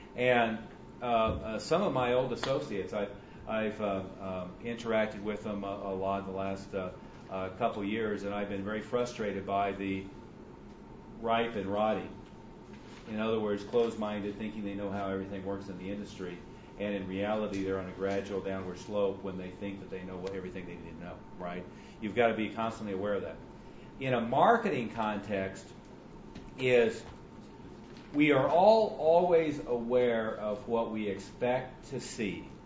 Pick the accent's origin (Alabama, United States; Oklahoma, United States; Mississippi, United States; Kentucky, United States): Oklahoma, United States; Tulsa; I'm from Tulsa.